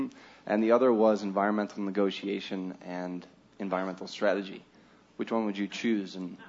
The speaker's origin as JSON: {"language": "English", "town": "Aspen", "region": "Colorado", "country": "United States", "said": "I'm a grad student at the University of Michigan. I'm from Aspen, though."}